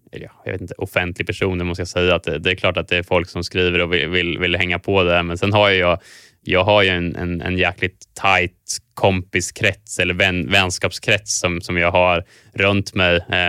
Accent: Kumla, Örebro County, Sweden; allting började egentligen med att jag växte upp i Kumla

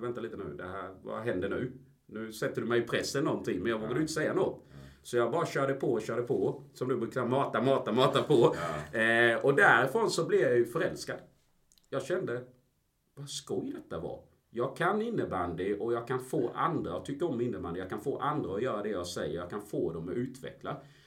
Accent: Ingelstad, Kronoberg County, Sweden; also born or lived in Colombia; Jag är en smålänning kan man väl säga. Jag kommer från Ingelstad, en liten by utanför Växjö, 2 mil. Om jag ska börja från början rejält så är jag ju från Colombia, jag är adopterad. Jag kom hit till Sverige när jag var 5 år.

